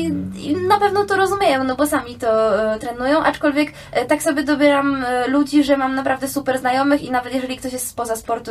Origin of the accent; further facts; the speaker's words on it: Gniezno, Greater Poland Voivodeship, Poland; ja pochodzę z Gniezna